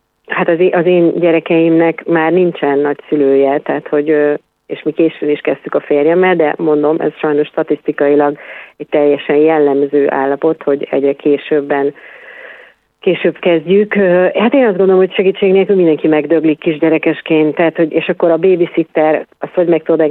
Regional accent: Miskolc, Borsod-Abaúj-Zemplén, Hungary; én mondjuk ugye miskolci vagyok

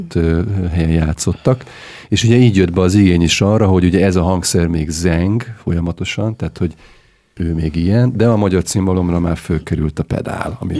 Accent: Hungary; born there; attól függetlenül, hogy Magyarországon születtem, gyerekkorom óta borzasztóan érdekel ez a kis-ázsiai térség

